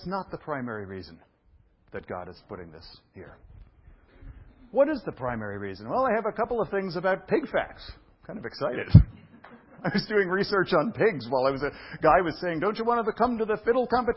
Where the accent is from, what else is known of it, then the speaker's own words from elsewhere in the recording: Brooklyn, New York, United States; Now, come on, I'm from Brooklyn.